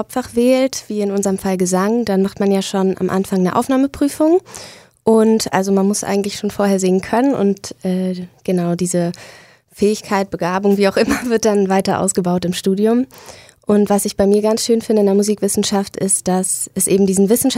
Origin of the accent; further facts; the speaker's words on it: Berlin, Germany; born there; Ich bin in Berlin geboren.